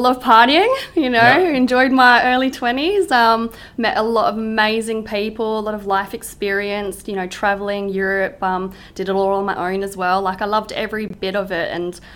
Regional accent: Penrith, New South Wales, Australia; I was born and raised in Penrith, born in Nepean Hospital, and I grew up here all my life.

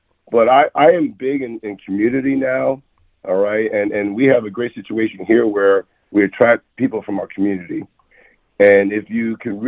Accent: New Jersey, United States; also born or lived in Queens; I was born in Queens, but moved over to New Jersey when I was young.

